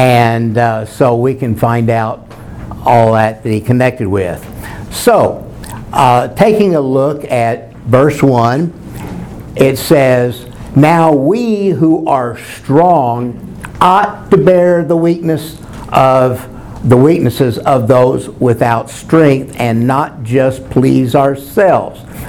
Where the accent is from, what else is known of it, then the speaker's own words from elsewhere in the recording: Norman, Oklahoma, United States; born there; Yeah, I was born in Norman.